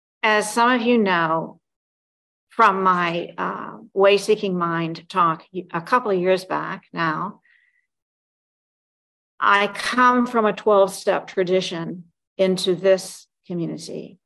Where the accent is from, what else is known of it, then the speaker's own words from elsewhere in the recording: the South, United States; And I have I'm born and raised in the South. My father was born and comes from a long line of Methodist ministers from Georgia.